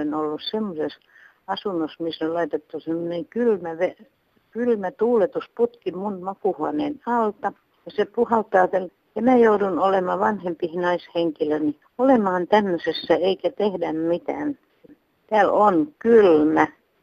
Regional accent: Pori, Satakunta, Finland; Minä olen Porista, vanhusten talolta. Olen asunut täällä vuoden

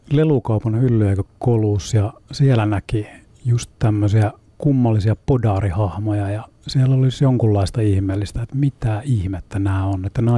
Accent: Kirkkonummi, Uusimaa, Finland; now in Rovaniemi, Finland; Minä olen lähtöisin Kirkkonummelta, mutta nyt rovaniemeläistynyt viimeiset 20 vuotta.

